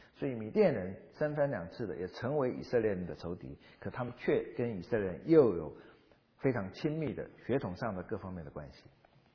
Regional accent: Taiwan; 我在台湾长大，台湾从来没有见过蝗虫

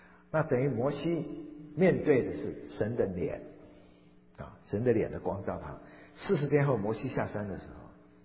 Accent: Fujian, China; 否则我们福建人怎么会做面食？

